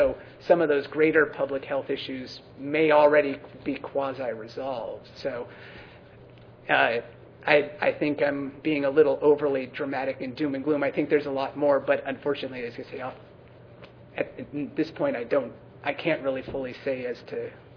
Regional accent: California, United States; As a Californian, I'm not versed well enough in what Washington laws are

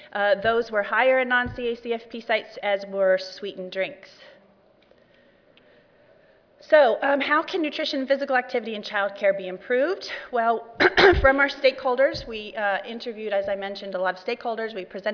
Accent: California, United States; I'm from California, and all of this work was done in California, I should add.

